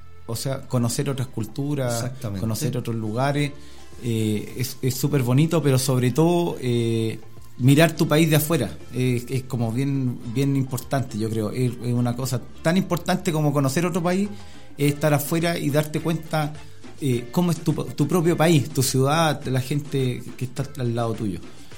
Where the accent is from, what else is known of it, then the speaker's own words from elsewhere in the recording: Valparaíso, Chile; born there; Yo vivo en Quilpué, compadre. Soy nacido en Valparaíso, quilpuino de corazón, de acá de la zona, compadre.